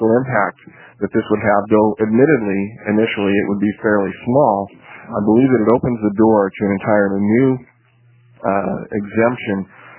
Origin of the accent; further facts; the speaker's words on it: Oregon, United States; I am from Yamhill County, which is right in the heart of wine country.